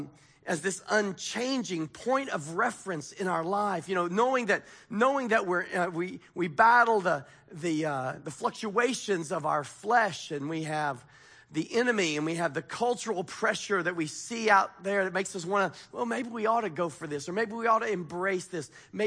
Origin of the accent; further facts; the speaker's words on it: United States; I'm an American and I don't have my iPhone.